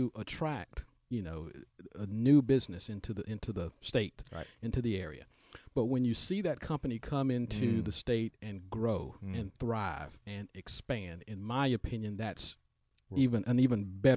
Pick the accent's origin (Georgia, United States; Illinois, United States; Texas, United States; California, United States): Georgia, United States; I actually grew up in middle Georgia where a lot of that stuff was mined